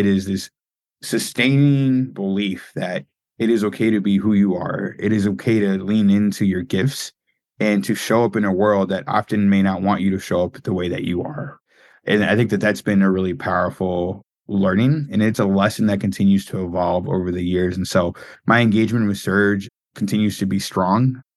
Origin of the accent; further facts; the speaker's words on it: Miami, Florida, United States; born there; I was born in Miami, Florida. My parents are immigrants. They came to this country from Nicaragua in the early 80s.